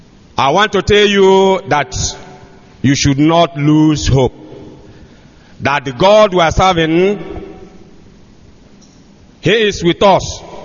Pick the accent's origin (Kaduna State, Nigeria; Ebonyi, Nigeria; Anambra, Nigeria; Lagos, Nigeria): Anambra, Nigeria; Umuchu; I came from Ozara Akukwa, Umuchu, in Aguata local government area of Anambra State, Biafra.